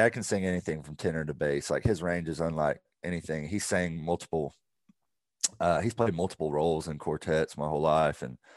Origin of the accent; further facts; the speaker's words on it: Augusta, Georgia, United States; also born or lived in Evans; Yeah, so I grew up in Augusta. I was born in Augusta. Lived in Evans there. And when I was about, I think I was 12, my folks moved to North Georgia